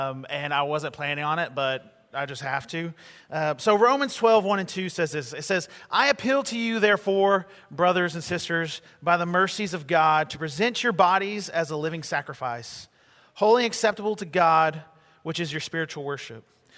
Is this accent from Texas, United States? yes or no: yes; Arlington, Texas, United States; And we're from Arlington, Texas. I pastor a church out there.